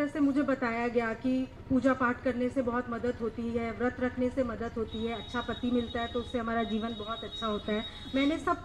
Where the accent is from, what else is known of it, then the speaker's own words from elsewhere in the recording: Chhattisgarh, India; मैं बिहार की हूँ लेकिन मेरा जन्म पढ़ाई सब छत्तीसगढ़ जो मध्य प्रदेश का एक स्टेट है वहाँ पर हुआ और मैं एक हिंदू घराने से बिलोंग करती हूँ.